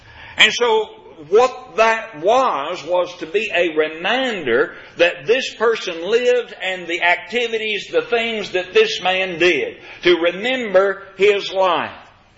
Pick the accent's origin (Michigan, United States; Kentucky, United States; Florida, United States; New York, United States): Kentucky, United States; When I grew up in Kentucky, there was not too far from my home a place that was identified as the Jefferson Davis Monument